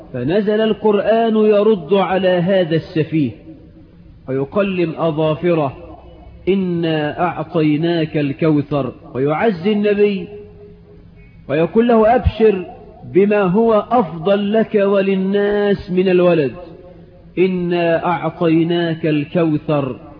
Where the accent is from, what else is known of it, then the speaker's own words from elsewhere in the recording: Egypt; وكلنا كمصريين في ميزان